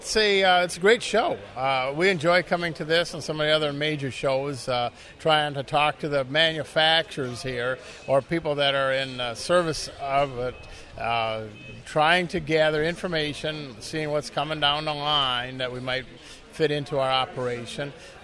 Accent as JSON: {"language": "English", "town": "Beaver Dam", "region": "Wisconsin", "country": "United States", "said": "I'm a cash grain farmer, Beaver Dam, Wisconsin."}